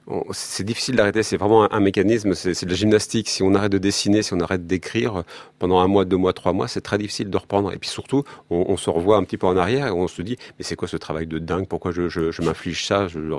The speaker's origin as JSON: {"language": "French", "town": "Fontainebleau", "region": "Île-de-France", "country": "France", "tie": "born there", "said": "je suis pas né à Paris, je suis né à Fontainebleau. Ouais. J'ai vécu 10 ans à Paris"}